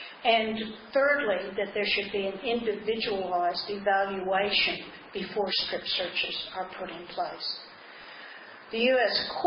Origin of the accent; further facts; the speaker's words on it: United States; As you probably can tell by my accent, I come from the United States originally.